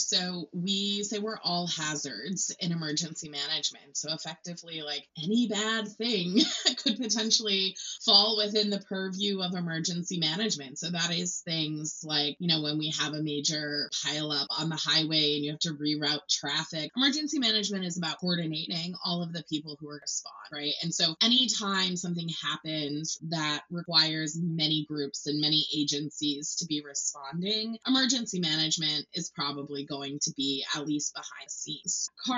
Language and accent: English; Maine, United States; I grew up in Maine. And the worst disaster we really had when I was growing up was like the ice storm of 1997.